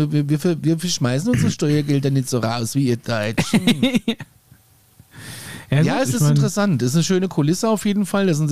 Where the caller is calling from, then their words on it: Austria; dass bei uns in Österreich bei Knittelfeld ein UFO-Hotspot ist